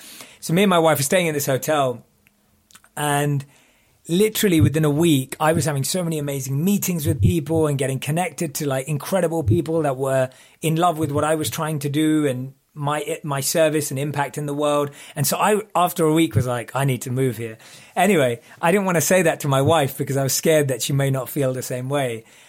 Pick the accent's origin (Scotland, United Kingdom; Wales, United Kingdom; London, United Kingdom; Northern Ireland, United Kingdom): London, United Kingdom; So I grew up in London. I'm through and through a Londoner